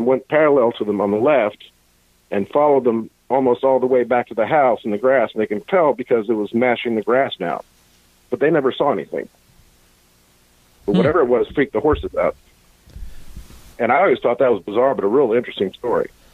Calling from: North Carolina, United States; in North Carolina.

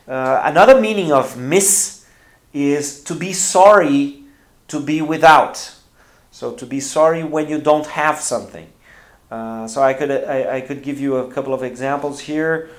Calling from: Porto Alegre, Rio Grande do Sul, Brazil; English is a second language

